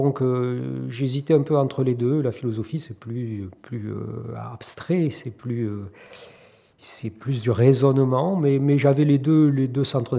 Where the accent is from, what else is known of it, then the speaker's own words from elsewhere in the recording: La Salvetat-Saint-Gilles, Occitanie, France; also born or lived in Toulouse; Je suis un Toulousain, d'abord, puisque je suis né à Toulouse en 1962. J'ai vécu mon enfance dans la campagne toulousaine, à la Salvetat-Saint-Gilles, qui maintenant est une ville, mais qui à l'époque était vraiment un petit village de campagne.